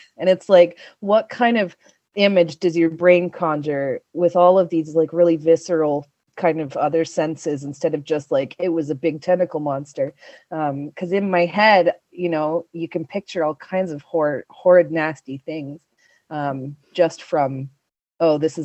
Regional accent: Canada; accent: Canadian; I'm Canadian and I have a Canadian voice

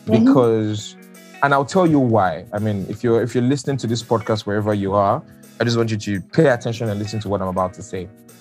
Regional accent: Nigeria; I'm Nigerian, so I love stupid comedy.

